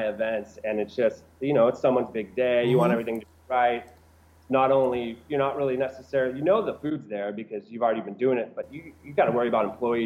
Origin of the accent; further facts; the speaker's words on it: Montara, California, United States; I grew up in Montara, which is just about 30 minutes south of San Francisco.